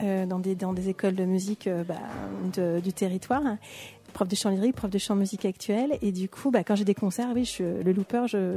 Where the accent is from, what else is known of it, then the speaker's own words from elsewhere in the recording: Andrézy, Île-de-France, France; Je suis d'Andrézy, c'est okay. limite okay.